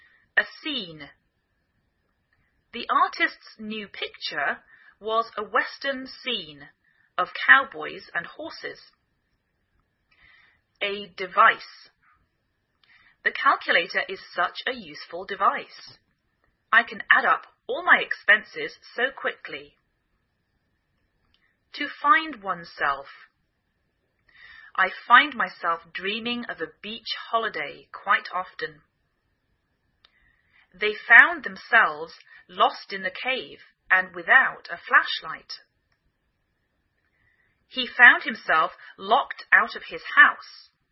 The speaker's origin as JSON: {"language": "English", "region": "England", "country": "United Kingdom", "lives_now": "United States"}